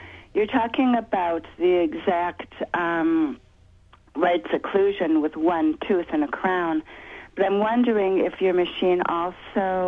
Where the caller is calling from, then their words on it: California, United States; Hi, thanks. SoCal.